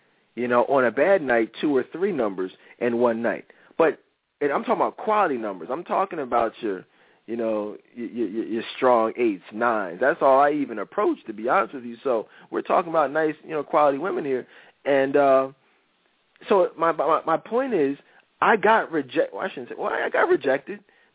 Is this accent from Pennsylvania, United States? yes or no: yes; Philadelphia, Pennsylvania, United States; Marv, you from Philly, I'm from Philly.